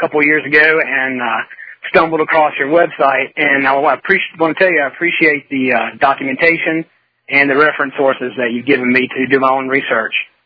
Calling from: Mississippi, United States; I'm calling from Mississippi.

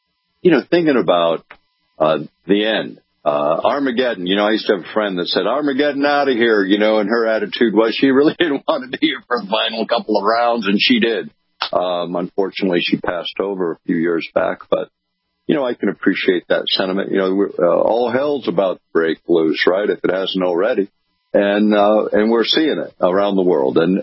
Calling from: Anchorage, Alaska, United States; And I'm here from Anchorage, Alaska. My house is being remodeled right now, so I'm in another part of my studio.

